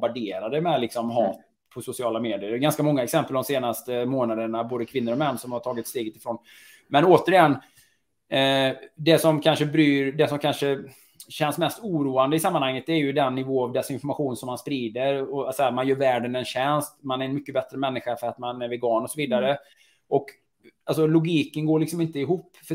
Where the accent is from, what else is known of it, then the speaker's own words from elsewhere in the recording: Västra Götaland County, Sweden; producenter som finns här nära min hemstad i Sjuhäradsbygden.